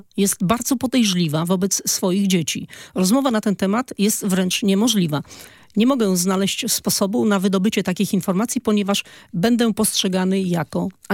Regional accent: Malbork, Pomeranian Voivodeship, Poland; Jestem z Malborka.

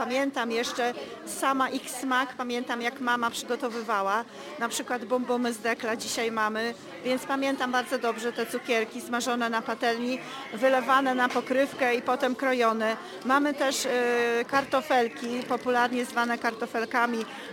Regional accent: Lignowy Szlacheckie, Pomeranian Voivodeship, Poland; ja pochodzę z Lignów Szlacheckich, z wsi leżącej na Kociewiu

